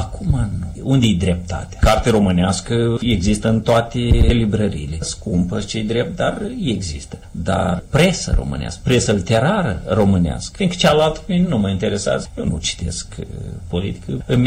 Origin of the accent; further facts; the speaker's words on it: Corlăteni, Rîșcani District, Moldova; born there; Satul meu de Baștere, în Corlăteni.